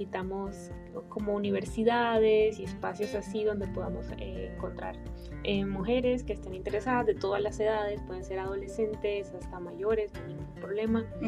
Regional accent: Colombia; now in Germany; Soy colombiana y bueno, tengo un poco más de 2 años viviendo en Alemania.

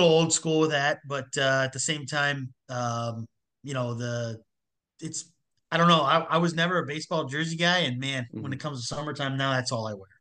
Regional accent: Erie, Pennsylvania, United States; I'm from Erie, so chicken wings, buffalo wing, like that's my style.

